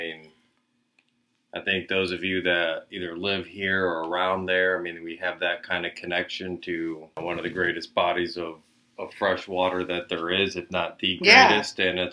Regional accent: Chicago, Illinois, United States; Because I had mentioned I was from Chicago.

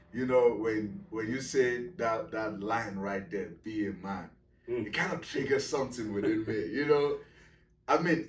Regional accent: Nigeria; You know, growing up in Nigeria, Africa, right?

